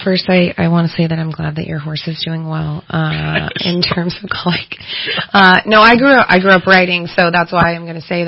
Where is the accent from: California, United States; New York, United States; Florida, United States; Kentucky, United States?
California, United States; And I am from here. I was born in Yuba City. I was about 6 months old or so when my parents moved up here. Mm-hmm. And I grew up here